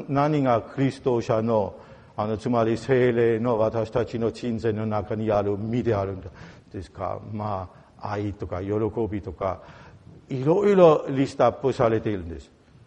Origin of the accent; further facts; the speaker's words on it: Germany; Japanese is a second language; 私たちドイツ人が散歩が大好きです。